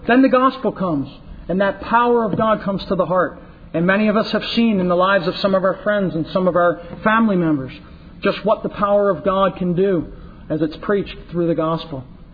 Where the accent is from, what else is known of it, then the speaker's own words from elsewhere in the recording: Philadelphia, Pennsylvania, United States; I come from Philadelphia, and in that area, a number of mighty revivals took place.